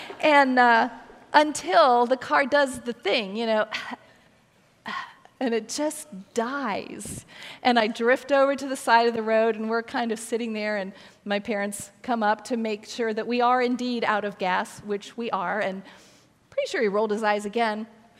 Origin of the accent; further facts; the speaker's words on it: Ohio, United States; She went to Ohio State. I was from Ohio.